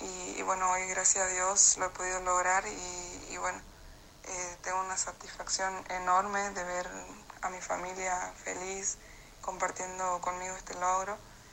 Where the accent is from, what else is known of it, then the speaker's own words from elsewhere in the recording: Los Juríes, Santiago del Estero, Argentina; tengo 24 años, soy del interior de Santiago del Estero, de la ciudad de Los Juríes específicamente